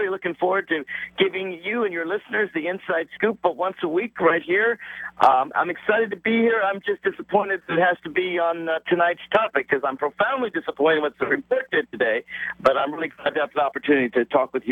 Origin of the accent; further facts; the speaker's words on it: Nashville, Tennessee, United States; in my hometown in Nashville, Tennessee, I still see the theater where blacks were forced to sit in the balcony.